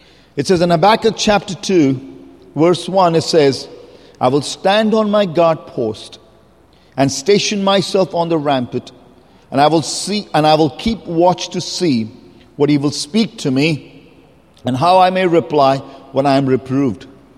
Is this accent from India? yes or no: yes; India; English is a second language; if you're wondering why my V and my W, I keep struggling with it. That's because I come from India. We say our V and our W very much the same.